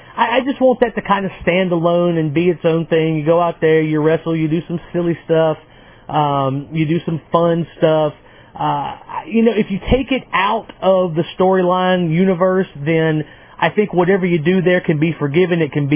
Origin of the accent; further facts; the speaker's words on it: North Carolina, United States; This was recorded here in my home state. It was recorded on December the 13th in Raleigh, North Carolina.